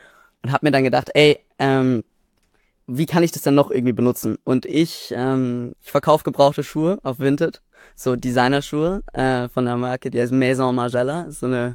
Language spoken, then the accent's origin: German; Berlin, Germany; ich bin 16 Jahre alt, ich bin aus Berlin.